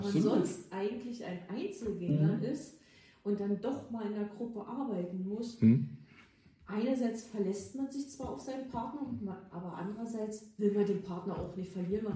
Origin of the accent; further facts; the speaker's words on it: Thuringia, Germany; ich habe mich so als Thüringerin mal nach Sachsen auf den Weg gemacht.